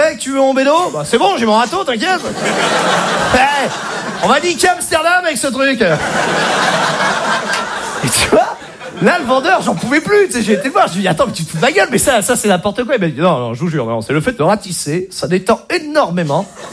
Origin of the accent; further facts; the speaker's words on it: Normandy, France; moved away; Moi, à la base, je viens de Normandie.